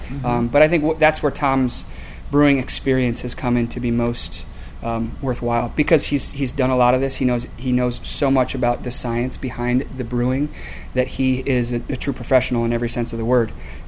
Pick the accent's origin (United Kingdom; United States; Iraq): United Kingdom; Well, being a Brit, you might appreciate it.